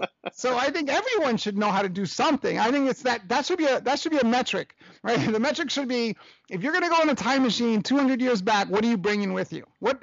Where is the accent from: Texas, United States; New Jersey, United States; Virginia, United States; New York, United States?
New York, United States; New York City; I'm a product of a single mother growing up in Hell's Kitchen, New York.